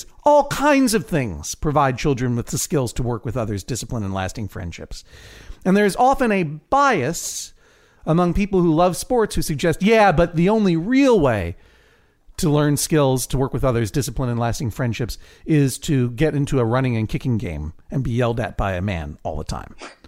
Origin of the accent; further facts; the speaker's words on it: Boston, Massachusetts, United States; I'm from Boston. I'm with you.